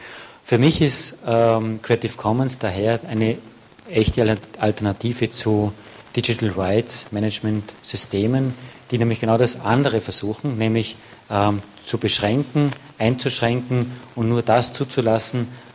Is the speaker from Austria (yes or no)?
yes; Austria; da sind wir natürlich als Österreicher klein